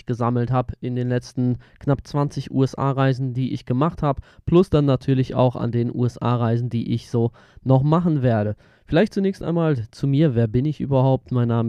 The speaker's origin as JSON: {"language": "German", "region": "North Rhine-Westphalia", "country": "Germany", "said": "Ich komme aus der Nähe von Bielefeld, aus einer kleinen Stadt"}